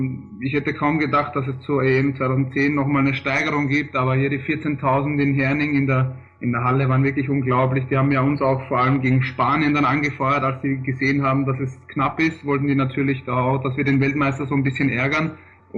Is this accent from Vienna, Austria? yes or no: yes; Vienna, Austria; also born or lived in Frankfurt / Düsseldorf; ich bin in Wien geboren und quasi ein waschechter Wiener, habe auch schon in Frankfurt und Düsseldorf gewohnt, jetzt am Rhein